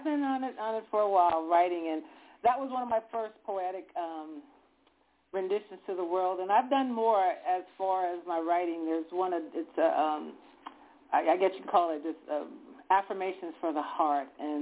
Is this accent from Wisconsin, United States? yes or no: no; Louisiana, United States; I never envisioned that I would be leaving where I was living at the time and moving back to my hometown here in Louisiana.